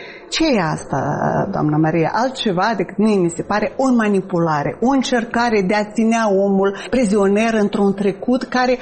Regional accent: Bessarabia, Moldova; Dacă cineva mă întreabă, spun că sunt româncă din Basarabia, din Moldova

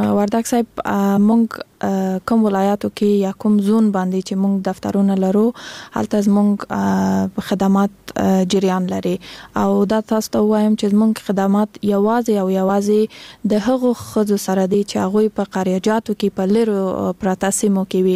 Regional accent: Kandahar, Afghanistan

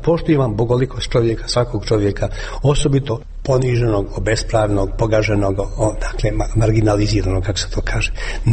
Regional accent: Banja Luka, Republika Srpska, Bosnia & Herzegovina; Banja Luka, gdje god sam došao, kad sam rekao iz Banja Luke, joj, pa tamo je najcrnije, tamo je najgore bilo.

